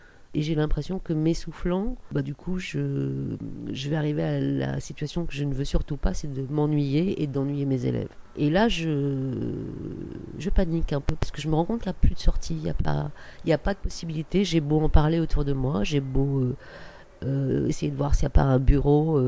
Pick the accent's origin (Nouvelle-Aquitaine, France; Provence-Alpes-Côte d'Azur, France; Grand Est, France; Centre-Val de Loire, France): Nouvelle-Aquitaine, France; Bordeaux; also born or lived in Paris; Je suis née à Paris et j'ai vécu mes 14 premières années à Bordeaux.